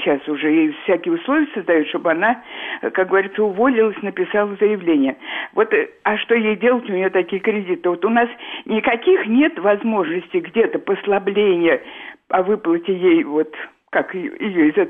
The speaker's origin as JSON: {"language": "Russian", "region": "Moscow", "country": "Russia", "said": "я из Москвы."}